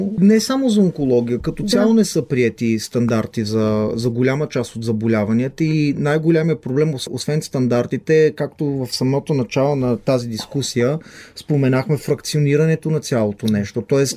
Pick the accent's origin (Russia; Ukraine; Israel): Israel; Израснал съм в Израел. 12 години, оттам е образованието, средното.